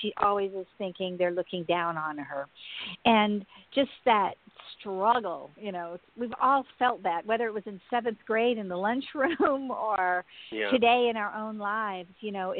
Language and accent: English; the South, United States; I grew up in the South. You can't hear it in my voice, I'm sure. But I come from this long line of outrageous storytellers.